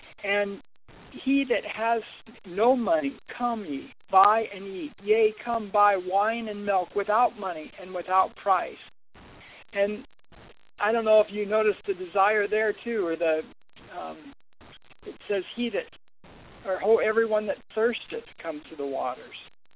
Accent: Washington, United States; now in Idaho, United States; I'm originally from out west, born and raised in Washington State, before moving then to Idaho and living there for 16 years.

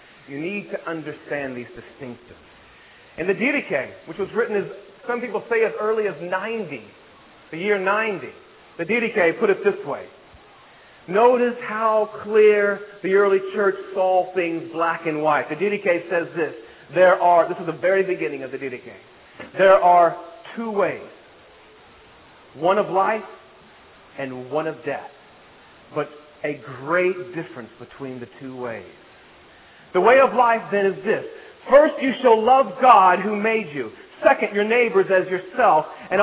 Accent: Texas, United States; I was raised in Texas and never heard of that.

